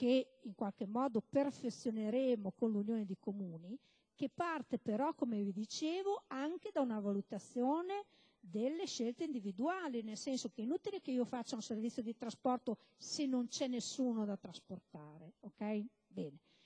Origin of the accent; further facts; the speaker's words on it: Bologna, Emilia-Romagna, Italy; Io la prossima settimana vado a Torino, è chiaro che io sono di Bologna